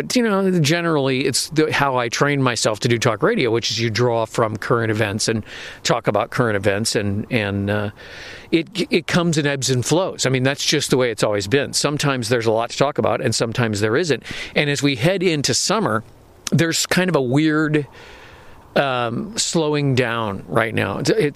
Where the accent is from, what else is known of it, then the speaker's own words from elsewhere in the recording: Illinois, United States; I was born on 95th Street, but I grew up in the suburbs.